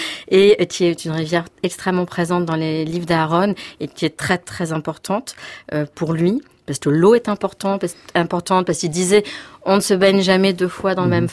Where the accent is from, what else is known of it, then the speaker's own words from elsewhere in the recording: Nice, Provence-Alpes-Côte d'Azur, France; born there; je suis née à Nice et sur une rive méditerranéenne qui regardait plutôt vers le sud et vers l'autre côté de la Méditerranée et de parents qui venaient de l'autre côté de la Méditerranée.